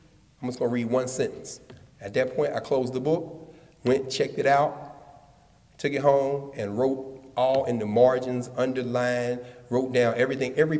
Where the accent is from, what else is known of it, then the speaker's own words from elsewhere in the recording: the South, United States; to the degree that I'm from the South, so I got home training.